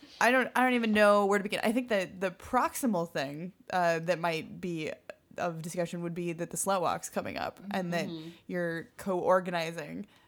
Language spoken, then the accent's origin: English; Midwest, United States; I'm from the Midwest.